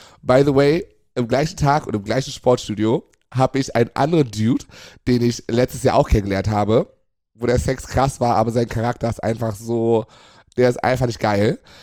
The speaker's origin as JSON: {"language": "German", "region": "Berlin", "country": "Germany", "tie": "born there", "said": "bin gebürtiger Berliner auf jeden Fall. Würde reinschreiben, bin deutsch. Aber Wurzeln kommen bei mir aus Ghana und Mosambik."}